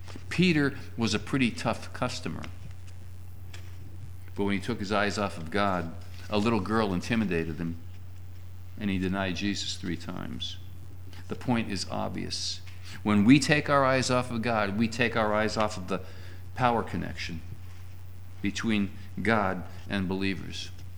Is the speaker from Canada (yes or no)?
no; Singapore; As a child growing up in Singapore, I was taught to fear those ghosts.